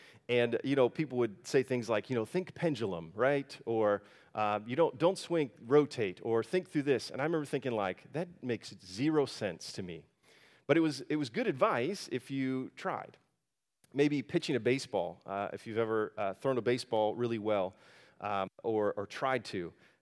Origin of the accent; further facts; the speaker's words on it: Florida, United States; Growing up in Florida, everybody learns to swim because there's water everywhere